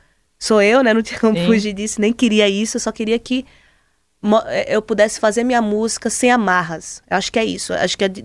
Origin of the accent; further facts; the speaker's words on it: Juazeiro, Bahia, Brazil; accent: sertão; also born or lived in Salvador; eu saí de Juazeiro, tenho meu sotaque de sertão ali